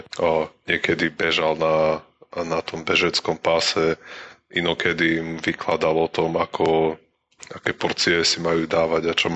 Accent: Spiš, Slovakia; Ja som zo Spiša, ja to môžem nevedieť.

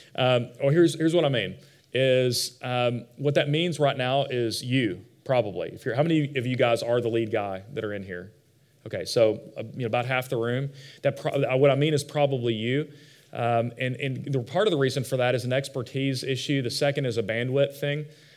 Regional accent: Fort Worth, Texas, United States; I'm not from there. I'm from Fort Worth, just right over here. And so that's where I grew up, but I went to Tech.

